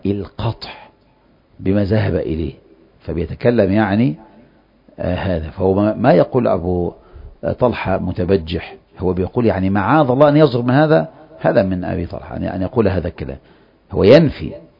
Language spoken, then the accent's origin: Arabic; Cairo, Cairo Governorate, Egypt; ما احنا كلهم من مصر، القاهرة يعني.